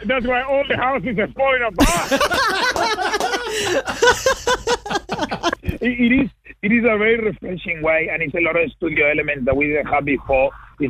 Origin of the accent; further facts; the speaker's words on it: Perth, Western Australia, Australia; born there; my accent is fake. I actually was born in Perth.